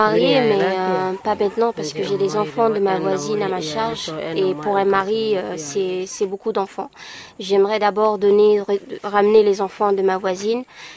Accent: Kinasaram, Nigeria; moved away; j'ai dû repartir au Nigeria dans ma ville natale à Kinasaram. Et j'ai pas retrouvé ma famille à Kinasaram.

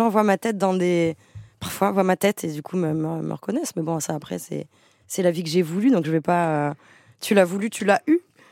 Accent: Southern France, France; accent: southern French; now in Paris, France; je me dis j'ai un accent du sud de fou que j'ai toujours pas vraiment perdu.

